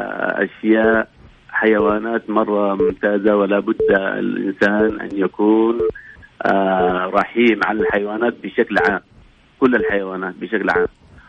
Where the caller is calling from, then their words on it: Jeddah, Makkah Province, Saudi Arabia